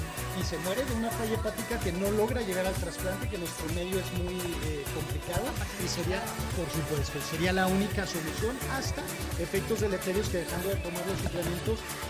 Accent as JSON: {"language": "Spanish", "country": "Mexico", "said": "nosotros como mexicanos o como latinos."}